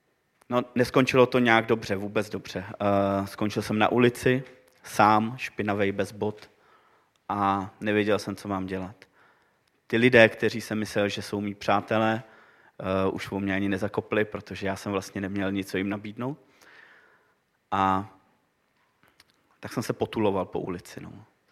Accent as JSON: {"language": "Czech", "town": "Teplice", "region": "Ústí nad Labem Region", "country": "Czechia", "said": "pocházím z Teplic."}